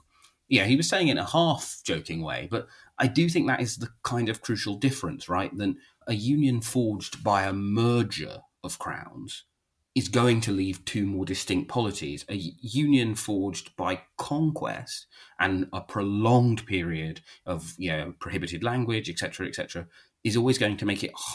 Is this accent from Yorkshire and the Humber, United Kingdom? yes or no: no; London, United Kingdom; only in the same sense I see myself as a Londoner, right?